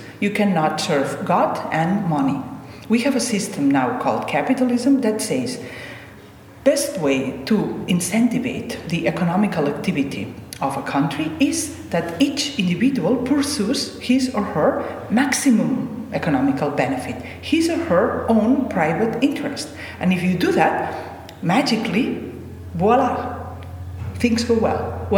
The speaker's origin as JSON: {"language": "English", "town": "Barcelona", "region": "Catalonia", "country": "Spain", "said": "the political situation in my own country, that's Catalonia. I come from Barcelona."}